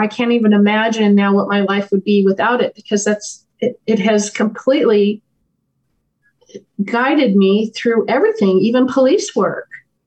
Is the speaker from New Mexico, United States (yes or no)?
no; California, United States; And I grew up right by Disneyland. Mm-hmm. I grew up in Southern California, so we would go there all the time.